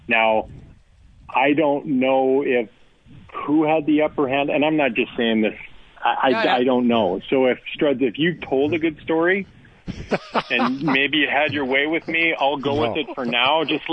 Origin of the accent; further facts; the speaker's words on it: Calgary, Alberta, Canada; to be coming from being under a microscope in Calgary, in my hometown, to going to Nashville where you're totally anonymous.